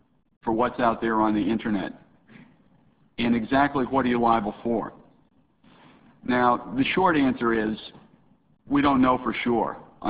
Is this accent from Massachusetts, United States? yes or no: yes; Boston, Massachusetts, United States; Growing up in the Boston area, my parents said that they wanted me to be a responsible adult.